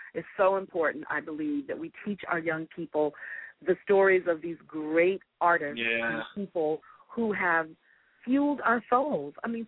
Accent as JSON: {"language": "English", "town": "Bronx", "region": "New York", "country": "United States", "also_born_or_lived": "Harlem", "said": "And I'm a girl from the Bronx and Harlem."}